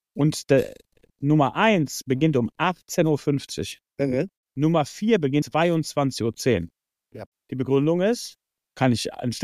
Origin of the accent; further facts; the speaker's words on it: Lennep, North Rhine-Westphalia, Germany; Ich bin groß geworden in Lennep.